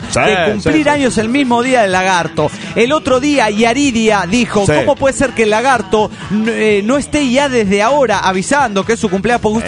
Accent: Colombia; now in Spain; bueno, yo soy de Colombia, pero vivo en España.

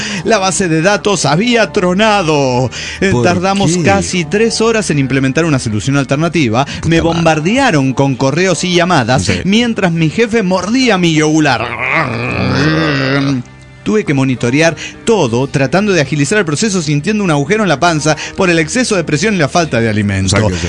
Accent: Monterrey, Nuevo León, Mexico; de Monterrey, Nuevo León, México.

